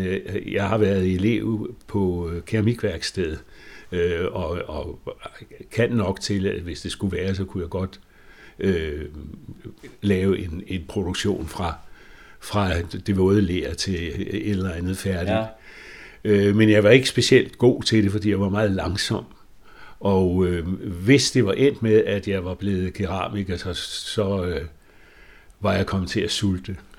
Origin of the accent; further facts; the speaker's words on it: Hørsholm, Capital Region of Denmark, Denmark; Jo, altså jeg er født i Nordsjælland, i den by, der hedder Hørsholm.